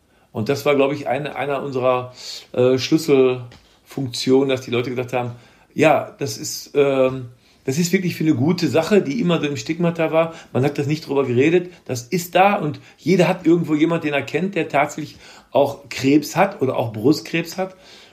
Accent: Germany; ich bin Deutscher

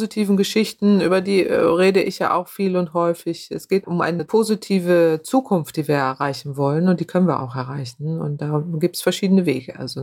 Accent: Germany; Also ich komme ja aus dem Nordwesten Deutschlands, da ist Gegenwindenergie.

